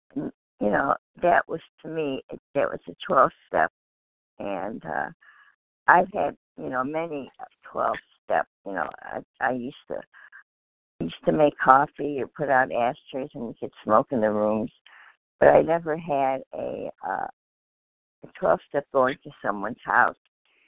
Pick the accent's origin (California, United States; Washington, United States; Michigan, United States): Michigan, United States; I'm from Michigan.